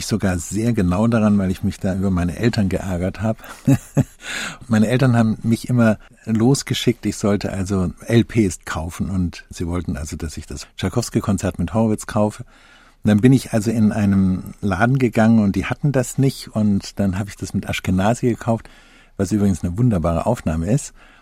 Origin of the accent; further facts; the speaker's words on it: Nuremberg, Bavaria, Germany; Ich bin in Nürnberg groß geworden und das ist eine wirklich sehr schöne alte Stadt